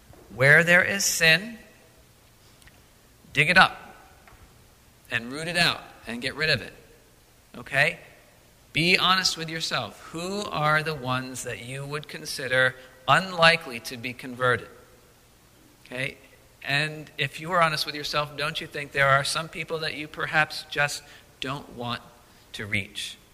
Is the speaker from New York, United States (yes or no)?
yes; New York, United States; I grew up in upstate New York.